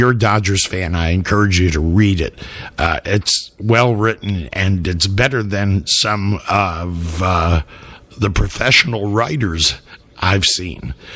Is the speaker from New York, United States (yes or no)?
yes; New York, United States; I'm from New York, too, by the way, from the East Coast.